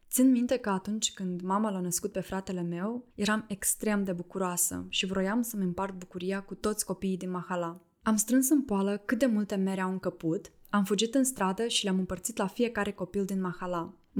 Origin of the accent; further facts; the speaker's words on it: Cimișlia, Cimișlia District, Moldova; also born or lived in Hîncești, Moldova; Am crescut în Cimișlia, un oraș mic la 70 de kilometri de Chișinău. De fapt, am schimbat mai multe case și ne-am tot mutat de la Cimișlia la Hâncești și înapoi.